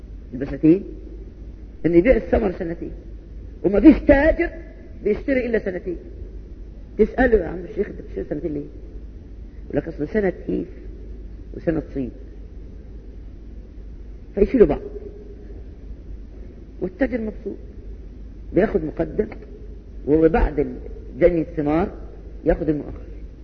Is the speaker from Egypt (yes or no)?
yes; Egypt; ودي مصيبتنا كمصريين او كمسلمين الان